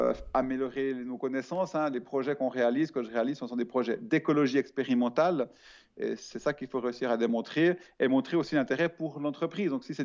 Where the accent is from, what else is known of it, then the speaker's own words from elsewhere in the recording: Switzerland; Alors j'ai bien un compte en banque en Suisse parce que je suis suisse